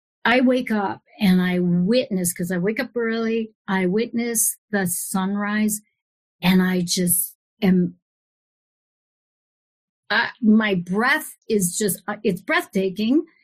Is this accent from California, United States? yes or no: yes; San Francisco, California, United States; And I'm from San Francisco, you know, I was there for 36 years